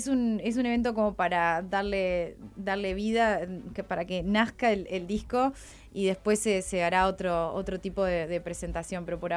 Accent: Dolores, Soriano, Uruguay; now in Los Angeles, United States; Sí, bueno, nací acá, es de historia larga, pero me crié en Dolores y yo creo que soy de ahí.

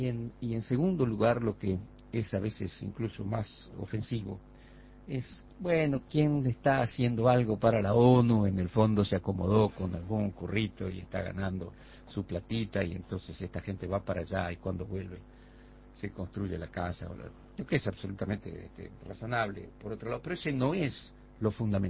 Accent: Uruguay; que nos honra mucho como uruguayos

